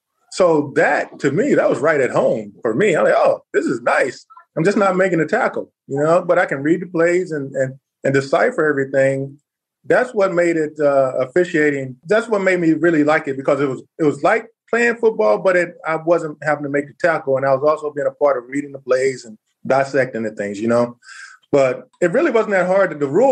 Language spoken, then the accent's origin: English; Texas, United States; Man, I grew up in Texas, man. So with that being said, you know, we're born with footballs in our hands down there.